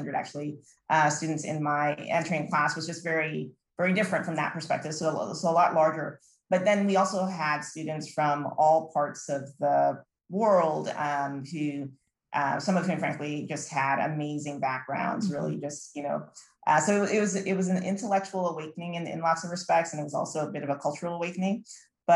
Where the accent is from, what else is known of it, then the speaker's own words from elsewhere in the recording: St. Croix, U.S. Virgin Islands; moved away as an adult; So I am from the Caribbean or Caribbean, depending on how you want to say that. I was born in St. Croix, which is one of the U.S. Virgin Islands. So I am U.S. by birth, although from the Caribbean. I went to high school there